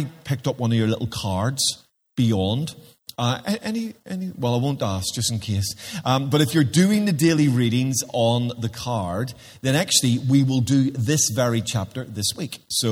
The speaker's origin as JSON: {"language": "English", "country": "Ireland", "said": "I have to say that as an Irishman."}